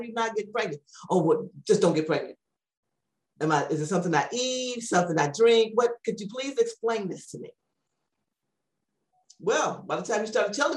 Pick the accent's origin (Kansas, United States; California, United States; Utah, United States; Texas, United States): Texas, United States; San Antonio; born there; that's how I was born in Texas, and everybody else was born in Gary. So I'm the original Southerner.